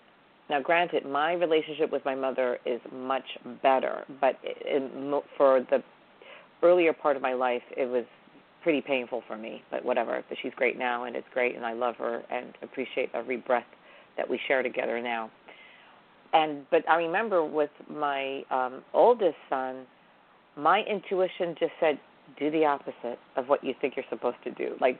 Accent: New York, United States; We did the camping and all of that because we're from New York, but we used to spend 2 months for many, many summers for a great part of my childhood in Latin America.

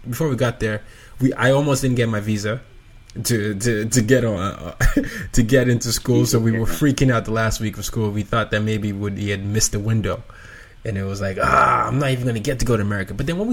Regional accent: Nigeria; And the three main tribes are Yoruba, Hausa, and Igbo. We are from the Yoruba tribe, so one of the languages we were allowed to take in class was Yoruba.

